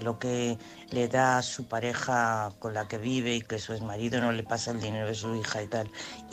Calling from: Madrid, Community of Madrid, Spain; de Madrid.

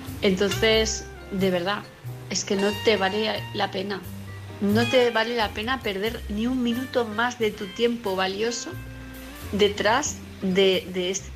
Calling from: Palma de Mallorca, Balearic Islands, Spain; de Palma de Mallorca.

